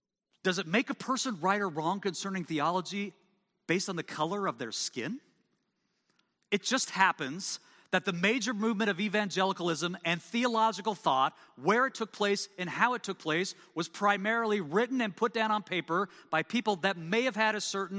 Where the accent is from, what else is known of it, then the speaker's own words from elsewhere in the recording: Midwest, United States; I'm from the Midwest. Beef, pork, potatoes.